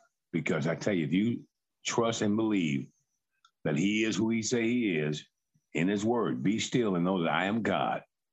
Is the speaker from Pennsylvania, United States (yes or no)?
no; Greenville, South Carolina, United States; I hail from Greenville, South Carolina, born and raised.